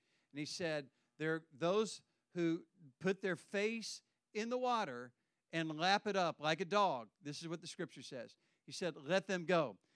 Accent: the South, United States; but there's a saying that I'm from the South. You probably know that, but I grew up there.

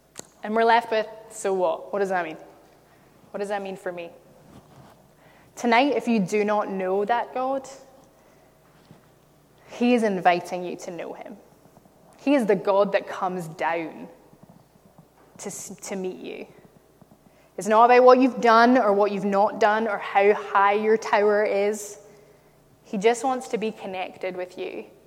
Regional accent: Glasgow, Scotland, United Kingdom; accent: Glaswegian; But this man has a Glaswegian accent, and I was like, "That's my accent. That's my family's accent. That man sounds like my uncle."

